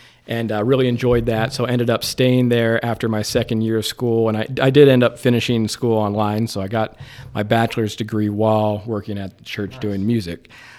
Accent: Berlin, Ohio, United States; I grew up in Berlin, Ohio, so that's Amish country, as you know. We're both native to that area.

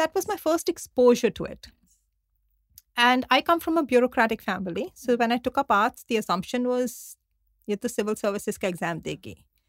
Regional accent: Chandigarh, India; moved away as an adult; also born or lived in Mumbai; I was from Chandigarh and I moved to Bombay to do my college.

